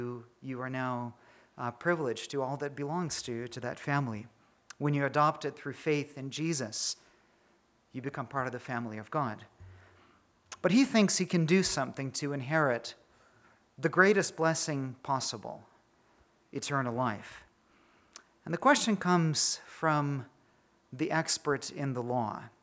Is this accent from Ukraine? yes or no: yes; Ukraine; now in Germany; even when I was growing up in Ukraine